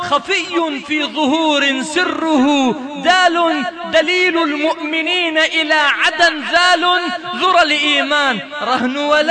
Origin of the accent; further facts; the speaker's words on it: Lebanon; كتبتها وأنا لبناني مو عراقي لكن كتبت القصيدة بلهجة عراقية